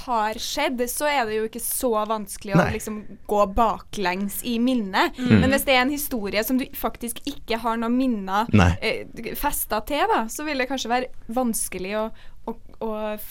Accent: Trøndelag, Norway; Ja, som trønder så oppfordrer jeg alle til å underdrive litt mer, fordi at det er vi veldig gode på i Trøndelag.

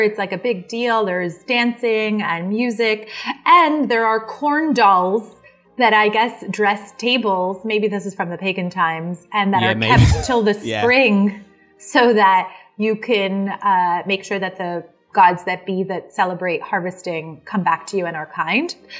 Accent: Canada; As you all know, I'm Canadian

